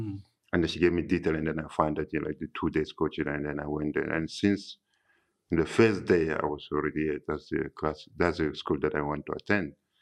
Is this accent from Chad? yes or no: yes; Chad; moved away; And I'm originally from Chad, and you know, I came here almost 15 years now.